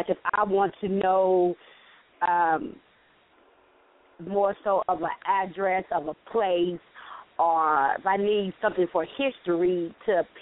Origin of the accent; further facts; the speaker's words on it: Chester, South Carolina, United States; I am from South Carolina, from Chester, South Carolina. I live in Rock Hill, and I work in Charlotte. I am a very local girl.